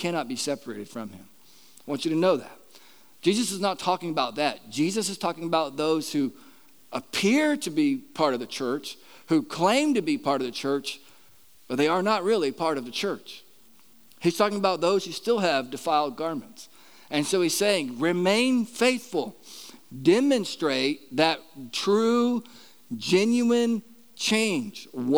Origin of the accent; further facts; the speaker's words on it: Florida, United States; I know some of us, like myself, we're born and raised in Florida.